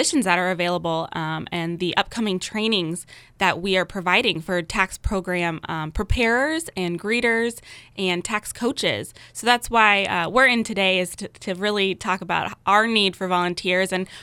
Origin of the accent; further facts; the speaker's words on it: Madison, Wisconsin, United States; I came from Madison, Wisconsin. So I worked there. I'm a Midwest girl by heart, but moved here in June with my Marine husband.